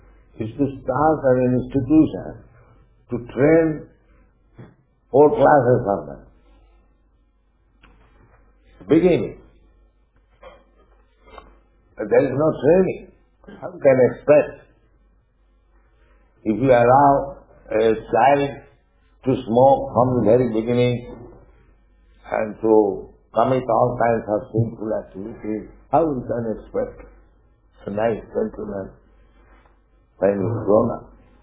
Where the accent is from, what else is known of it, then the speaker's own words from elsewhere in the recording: India; moved away as an adult; now in New York, United States; I came from India alone, New York, 1965.